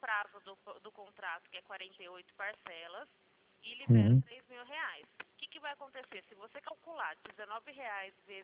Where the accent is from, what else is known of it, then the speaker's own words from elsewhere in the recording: Araçatuba, São Paulo, Brazil; Eu sou de Araçatuba.